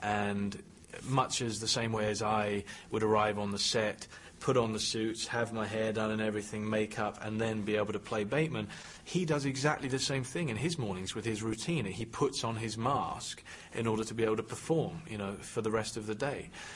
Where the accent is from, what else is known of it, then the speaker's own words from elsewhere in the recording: United Kingdom; me being British, because I would have an understanding of the whole class system